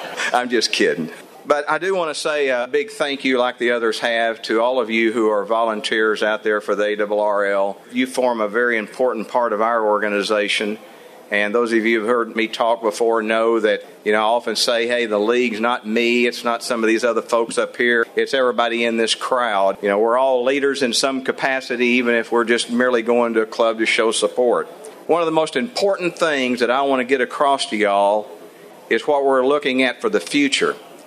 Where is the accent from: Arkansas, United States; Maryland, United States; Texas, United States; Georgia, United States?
Arkansas, United States; Little Rock; I'm from Little Rock, Arkansas.